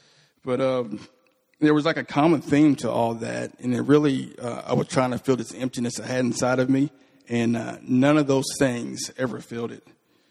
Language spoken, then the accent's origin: English; Paducah, Kentucky, United States; I was born and raised in Paducah, Kentucky. It's about 2 hours southwest from here.